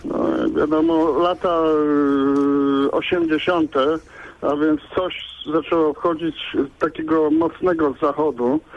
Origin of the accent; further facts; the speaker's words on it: Wolsztyn, Greater Poland Voivodeship, Poland; Aha, no to ja jestem z Wolsztyna.